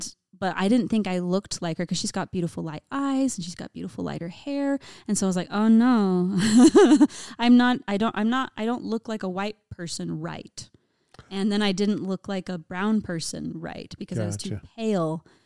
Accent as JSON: {"language": "English", "region": "Tennessee", "country": "United States", "tie": "born or raised there", "said": "I mean, I grew up in Tennessee. I didn't have an accent. I have a Mexican-American father. I have a British mother. And so that does not equal a Southern accent at all."}